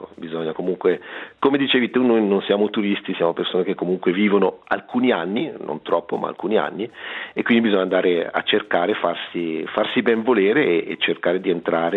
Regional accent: Ticino, Switzerland; moved away; also born or lived in Zurich, Switzerland; ho studiato ingegneria forestale a Zurigo e vengo dalla Val di Blegno

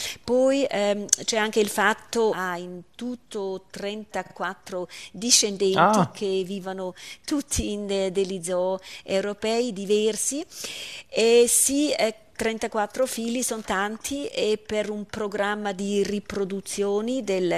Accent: Zurich, Switzerland; accent: Zurich German; cantano nel mio dialetto zurighese

